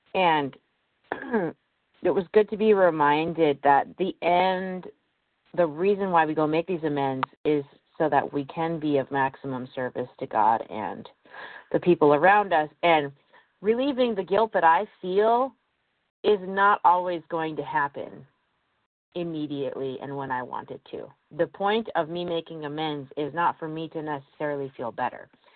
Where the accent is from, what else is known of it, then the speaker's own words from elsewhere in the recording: Idaho, United States; I'm from Idaho.